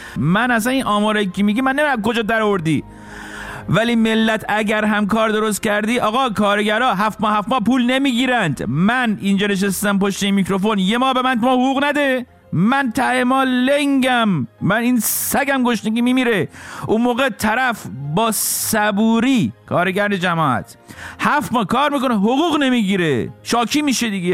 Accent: Iran

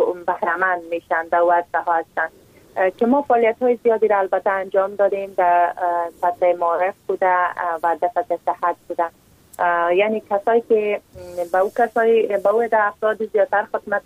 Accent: Takhar, Afghanistan; میبینیم چی گونه مشکلات در ولایت ما یعنی ولایت تخار وجود داره.

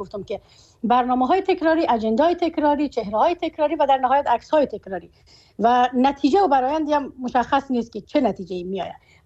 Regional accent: Afghanistan; چون من در مهاجرت زاده شدم، در مهاجرت کلان شدم. من افغانستان را که انتخاب کردم

